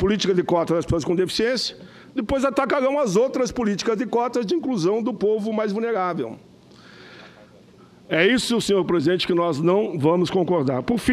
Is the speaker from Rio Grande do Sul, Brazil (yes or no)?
yes; Caxias do Sul, Rio Grande do Sul, Brazil; Como eu sou Caxias, que vim de Caxias